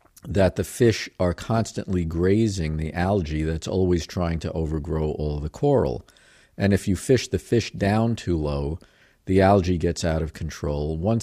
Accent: New York, United States; because to the extent that I have grown up, I grew up around Long Island and, I have some perspective.

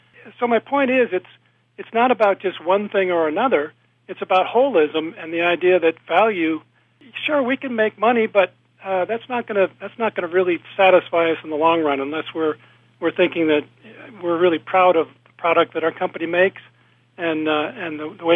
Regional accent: Golden, Colorado, United States; I was on a sustainability committee in my hometown here of Golden, Colorado

